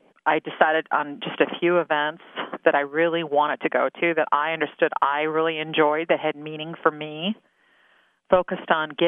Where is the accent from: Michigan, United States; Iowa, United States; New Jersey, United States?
Iowa, United States; West Des Moines; from West Des Moines.